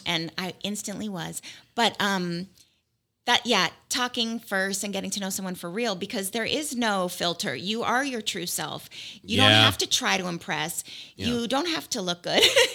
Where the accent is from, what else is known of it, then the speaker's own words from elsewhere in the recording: Malibu, California, United States; I grew up in Malibu, and I went to an elementary school there called Webster Elementary.